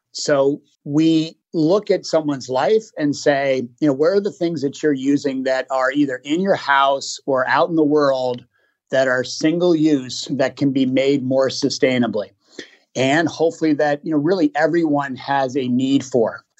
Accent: Massachusetts, United States; growing up in the Berkshires and the Berkshire Hills and out in nature

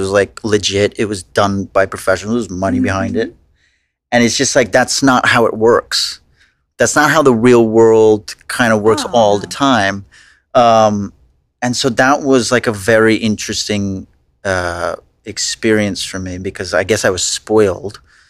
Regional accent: New York, United States; I grew up in Long Island. I'm one of three children.

